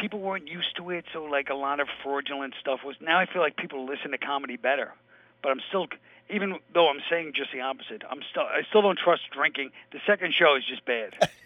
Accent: Brooklyn, New York, United States; It's about me growing up in Brooklyn and a combination of that and ethnicity.

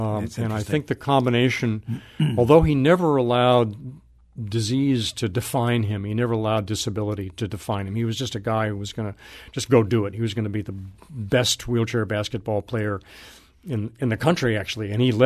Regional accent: Sacramento, California, United States; I mean, I was, you know, a kid growing up in Sacramento, California, white kid growing up in California.

